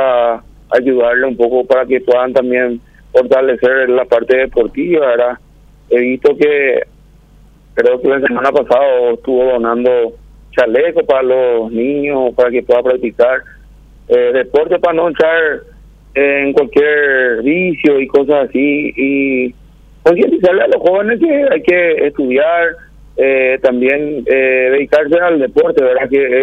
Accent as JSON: {"language": "Spanish", "country": "Paraguay", "said": "Yo soy paraguayo, yo amo mi país, amo mi ciudad que es Capitambao, una ciudad que muchos tiempos estuvo aislado"}